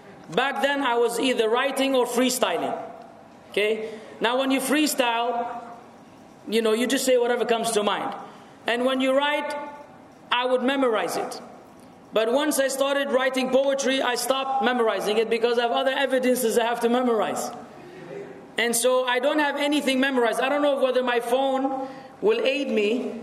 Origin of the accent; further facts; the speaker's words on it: Lebanon; moved away; I remained to be in this fashion until I moved from my home country, Lebanon, to this other country, which I told you about earlier.